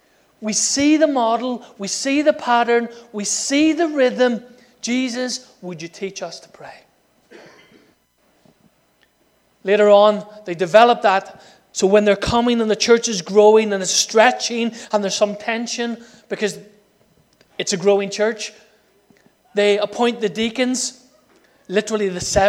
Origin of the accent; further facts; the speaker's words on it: Ireland; I'm Irish, and I know we should pray, but what type of prayer?